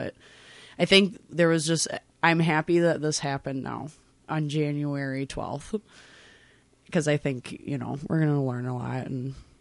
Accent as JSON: {"language": "English", "town": "Red Wing", "region": "Minnesota", "country": "United States", "tie": "born or raised there", "said": "I'm from Red Wing. I grew up in Red Wing."}